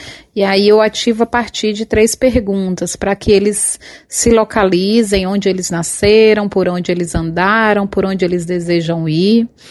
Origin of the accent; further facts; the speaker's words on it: Itaberaba, Bahia, Brazil; born there; now in Campinas, Brazil; É o território onde eu nasci, Itaberaba, na Bahia